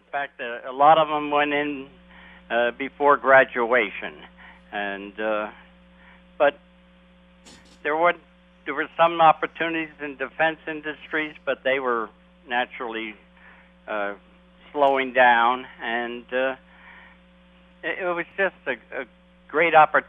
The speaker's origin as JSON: {"language": "English", "town": "Belleville", "region": "New Jersey", "country": "United States", "tie": "born or raised there", "said": "I grew up in a small town, Belleville, New Jersey."}